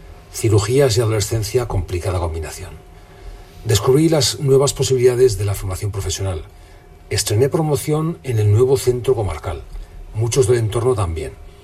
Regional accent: Aragon, Spain; born there; Nací en el Aragón agrícola.

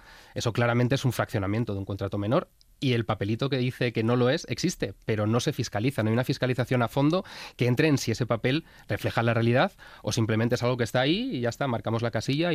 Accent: Asturias, Spain; Yo soy de Asturias, entonces me interesa mucho lo que está pasando allí

